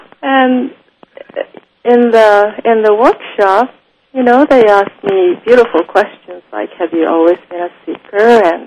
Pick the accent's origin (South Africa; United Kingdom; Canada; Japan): Japan; I was born and raised in Japan. My father was a Buddhist. My mother was a Christian.